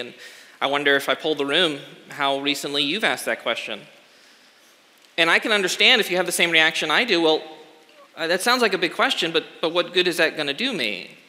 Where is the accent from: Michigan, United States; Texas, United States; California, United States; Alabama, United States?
Texas, United States; I grew up on the Gulf Shores of South Texas, and I think troubled hearts aren't a lot different from the sand on the seashore.